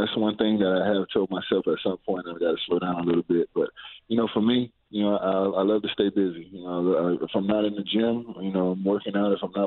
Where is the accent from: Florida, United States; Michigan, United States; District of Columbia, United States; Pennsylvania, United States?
Florida, United States; growing up in South Florida, I'm a diehard Dolphin fan.